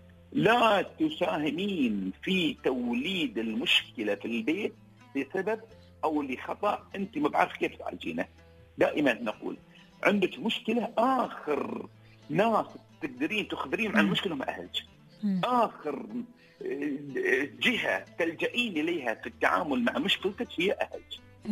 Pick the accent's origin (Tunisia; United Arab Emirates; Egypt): United Arab Emirates